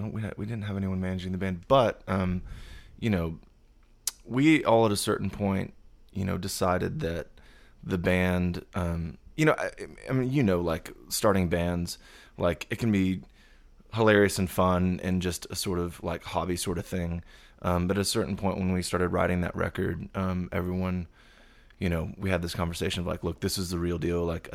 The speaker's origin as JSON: {"language": "English", "town": "Southlake", "region": "Texas", "country": "United States", "tie": "born or raised there", "said": "I grew up, in a small town called Southlake. Right in between Dallas and Fort Worth, up in the DFW Metroplex"}